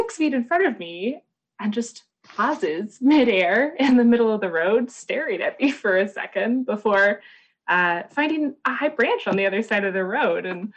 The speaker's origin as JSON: {"language": "English", "region": "California", "country": "United States", "said": "I'm from California, so I've certainly seen them a lot"}